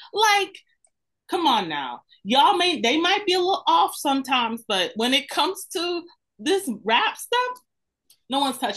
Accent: the South, United States; just growing up in the South and how … is West Coast for life

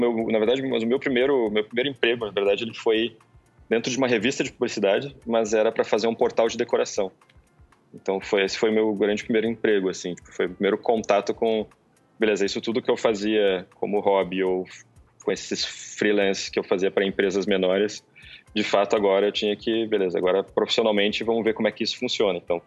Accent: Porto Alegre, Rio Grande do Sul, Brazil; Eu sou de Porto Alegre, enfim, é o meu time, time do coração

